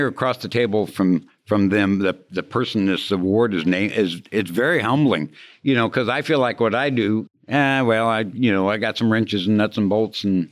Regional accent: Raytown, Missouri, United States; No, I grew up in Wrightown, Missouri, which is a suburb of Kansas City. Blue Springs is a suburb of Kansas City, Missouri. And I grew up there, went to Raytown South High School.

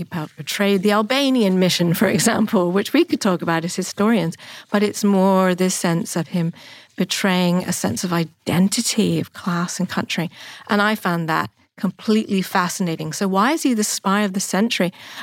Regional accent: England, United Kingdom; which is, I grew up in England.

